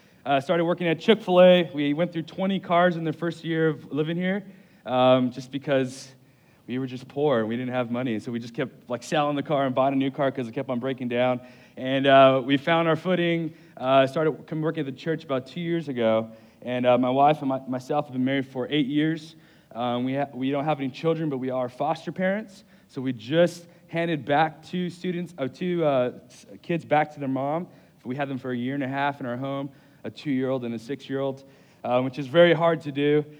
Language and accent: English; Compton, California, United States; moved away as an adult; now in Morehead City, United States; I moved from Los Angeles about 6 years ago, grew up in L.A. Actually, in Compton is where I grew up for most of my life. And moved here.